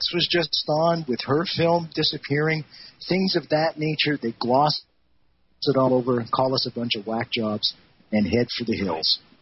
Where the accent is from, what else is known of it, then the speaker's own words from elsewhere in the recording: Canada; I'm a Canadian